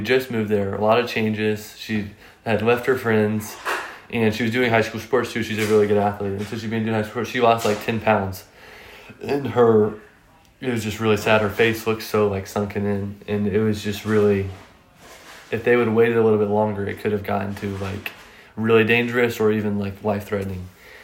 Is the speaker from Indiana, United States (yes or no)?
yes; West Lafayette, Indiana, United States; born there; also born or lived in Ohio; So when I was born in West Lafayette, Indiana, he was at St. Joe's, I think, in Rensselaer.